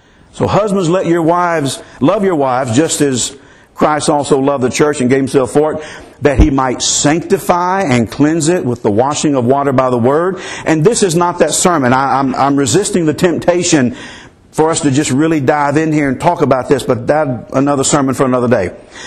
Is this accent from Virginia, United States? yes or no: no; Mississippi, United States; at least where I grew up in Mississippi, very conservative, very traditional.